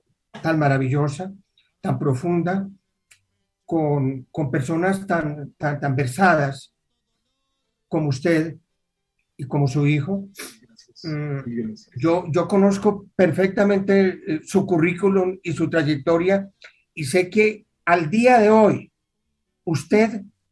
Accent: Colombia; ¿De dónde eres tú? Me la hizo en francés. Le dije yo, de Colombia, Sudamérica.

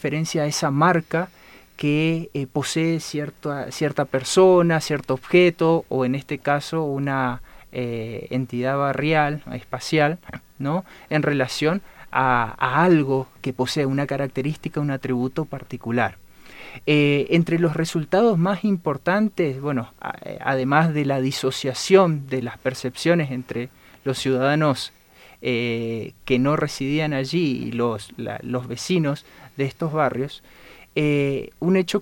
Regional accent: Argentina; la investigación fue desarrollada en una ciudad del norte de Argentina. Como verán, soy argentino.

